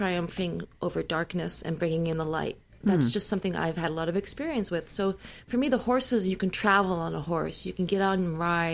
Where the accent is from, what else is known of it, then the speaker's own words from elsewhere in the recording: New York City, New York, United States; born there; now in Los Angeles, United States; I was born in New York City, but I've been traveling back and forth to LA and New York my whole life